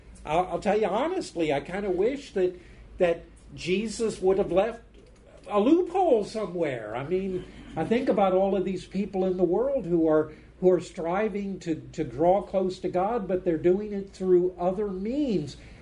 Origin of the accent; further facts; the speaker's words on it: Florida, United States; also born or lived in Texas; this was my problem growing up in South Florida. I got to go to the beach every day